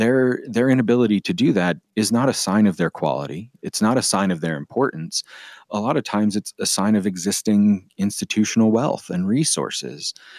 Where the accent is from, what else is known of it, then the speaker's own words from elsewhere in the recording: Pennsylvania, United States; My home state of Pennsylvania has made some recent increased investments in some of their public higher ed systems in the state.